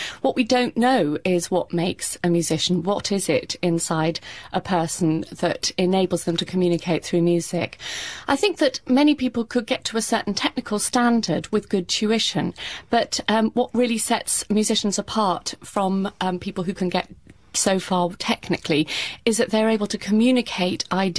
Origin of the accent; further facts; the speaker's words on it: London, United Kingdom; London is my hometown